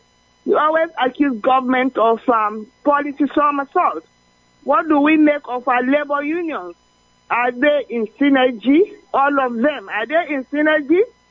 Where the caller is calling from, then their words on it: Delta, Nigeria; I'm calling you from Ila Delta State.